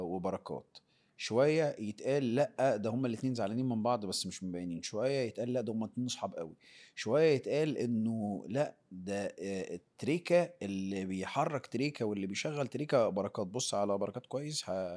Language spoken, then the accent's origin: Arabic; Heliopolis, Cairo Governorate, Egypt; born there; ده انا برضه ها اللي مولود في مصر الجديده